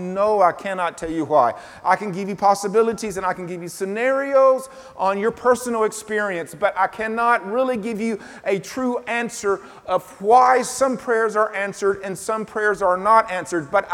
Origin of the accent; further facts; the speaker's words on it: the South, United States; I come from the South where people preached with you a little bit.